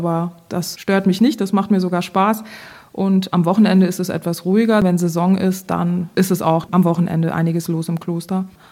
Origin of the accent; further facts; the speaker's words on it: Hankensbüttel, Lower Saxony, Germany; Ich bin in Hackensbüttel aufgewachsen, in einer kirchlich sehr aktiven Familie